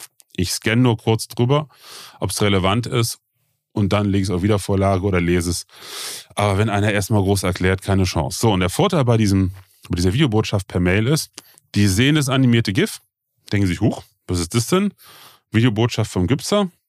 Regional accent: Rhineland, Germany; er kommt immer schön im Rheinland, bei uns im Rheinland

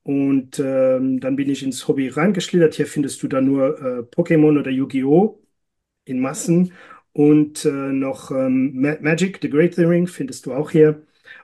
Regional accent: Luxembourg; Ja, Basket und Fußball ist bei uns in Luxemburg sehr, sehr, sehr beliebt.

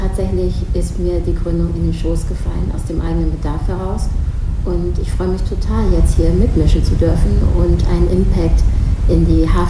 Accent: Hamburg, Germany; born there; ich bin gebürtige Hamburgerin. Meine Wurzeln liegen in Ghana, Westafrika. Und lebe jetzt im schönen Schleswig-Holstein mit meinen beiden Kindern

